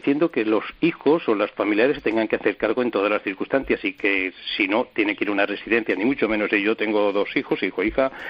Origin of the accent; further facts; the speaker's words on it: Soria, Castile and León, Spain; mira, yo soy de Soria